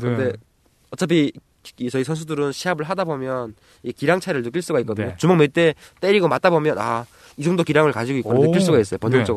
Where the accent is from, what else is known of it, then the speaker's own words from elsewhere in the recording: North Korea; 북한에서 왔다는 이유로